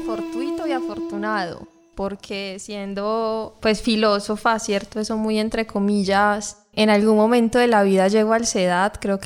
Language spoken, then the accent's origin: Spanish; Colombia; como esto pues nos atraviesa como colombianos